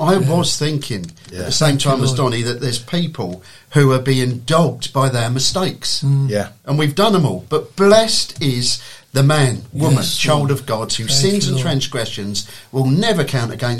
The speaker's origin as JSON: {"language": "English", "town": "Sevenoaks", "region": "South East England", "country": "United Kingdom", "said": "I come from Seven Oaks. I drive here every Wednesday morning."}